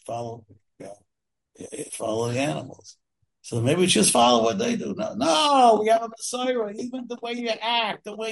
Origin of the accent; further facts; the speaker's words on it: United Kingdom; British people. I'm British too.